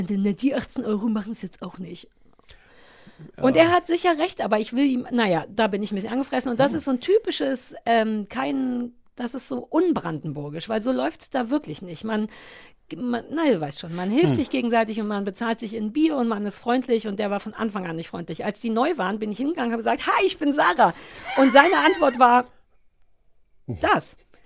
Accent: East Germany, Germany; Ich kenne alle auf dem Land. Ich bin so jemand, ich bin ein richtiger Ossi.

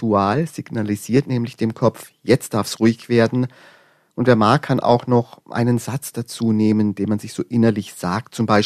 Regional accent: Bavaria, Germany; Bei uns in Oberbayern nennen wir den Advent ja gerne auch die Stadezeit

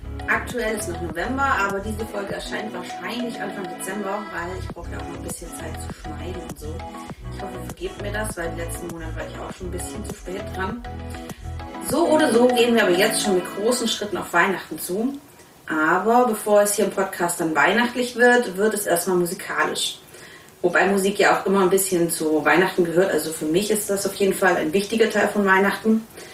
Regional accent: Baden-Württemberg, Germany; ich komme ursprünglich aus Schwaben

